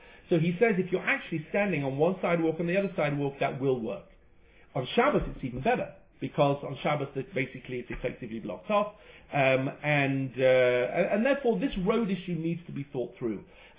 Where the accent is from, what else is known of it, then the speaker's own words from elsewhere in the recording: England, United Kingdom; Sorry, I'm English, so I don't know whether to say pavement or sidewalk anymore.